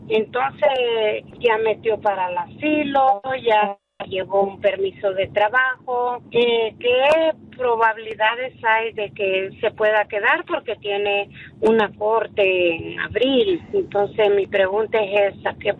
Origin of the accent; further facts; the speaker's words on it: Honduras; Se regresó de vuelta porque en mi país Honduras hay mucha violencia de las maras, de todo eso.